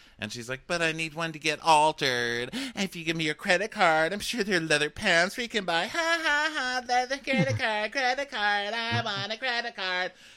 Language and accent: English; the South, United States; Okay, we can move on. I'm from the South.